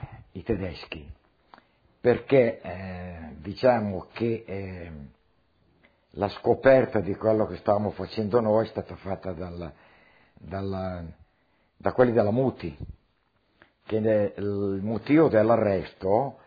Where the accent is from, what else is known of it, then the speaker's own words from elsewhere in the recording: Cernusco sul Naviglio, Lombardy, Italy; born there; Sono nato a Cernusco sul Naviglio il 2/5/1926.